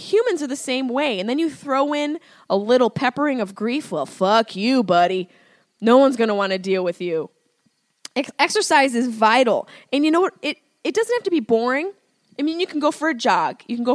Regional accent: Syracuse, New York, United States; accent: Syracuse; Oh, my Syracuse accent just came out.

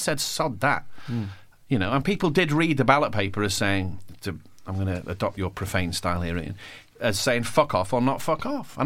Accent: England, United Kingdom; we're English

